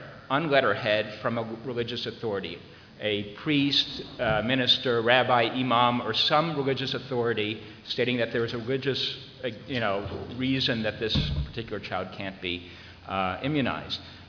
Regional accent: Rochester, New York, United States; from Rochester, New York

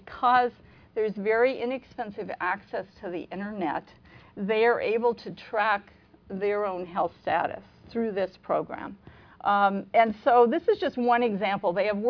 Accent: Washington, United States; which is not available in my home state. And in fact, we're taking a look at it to see if Washington State might benefit from something like it.

